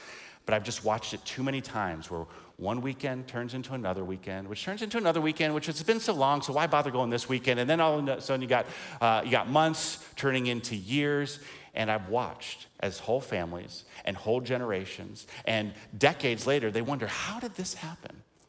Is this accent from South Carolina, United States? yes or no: yes; South Carolina, United States; now in Illinois, United States; So in high school, I grew up in South Carolina, and so in the middle of January, we would have days like today that we have in Illinois in March.